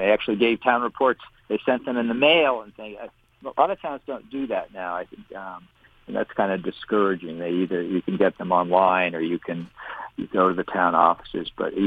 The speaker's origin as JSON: {"language": "English", "town": "West Windsor", "region": "Vermont", "country": "United States", "tie": "born or raised there", "said": "It's something I remember since I was a kid, growing up in West Windsor, Vermont, you know, small town Vermont, where town meeting was a day off from school"}